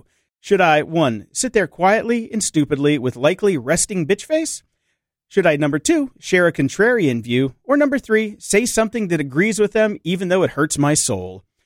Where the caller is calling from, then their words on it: Russia; Hi, Jordan, Jason, and Jen. I'm your listener from Russia.